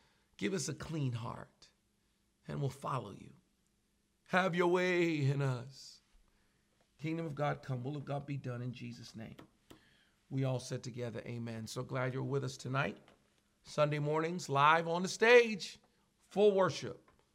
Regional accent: United States; born there; I was born in America

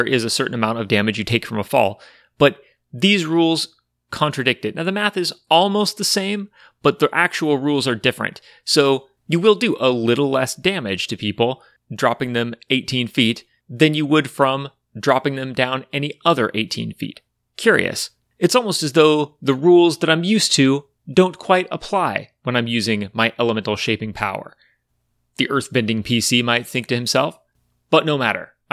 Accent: California, United States; I know, I'm from California, that shit's disorienting.

